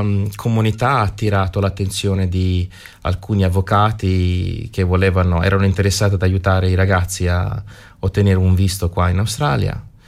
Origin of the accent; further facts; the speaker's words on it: Palese, Apulia, Italy; also born or lived in Modugno / Bari; in provincia di Bari. E sono cresciuto in un piccolo paese marino chiamato Palese, una piccola cittadella.